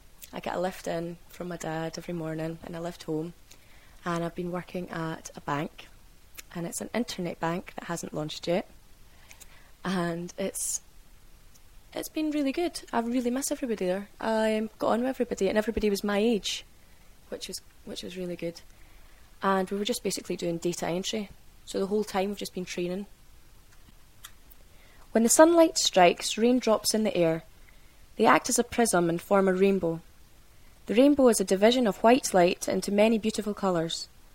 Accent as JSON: {"language": "English", "town": "South Queensferry", "region": "Scotland", "country": "United Kingdom", "tie": "born or raised there", "lives_now": "Livingston, United Kingdom", "said": "I was brought up in South Queen's Ferry, but just a year ago we moved to Livingston, and it's a new house and it's in a new street, so it's basically in the middle of nowhere, but it's a new town"}